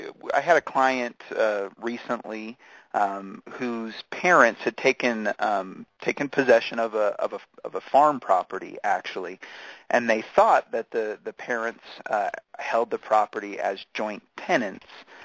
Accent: Phoenix, Arizona, United States; I grew up in Phoenix, so I have the University of Arizona.

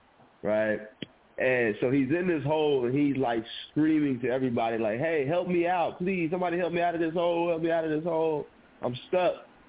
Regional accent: Little Rock, Arkansas, United States; I'm from Little Rock, Arkansas.

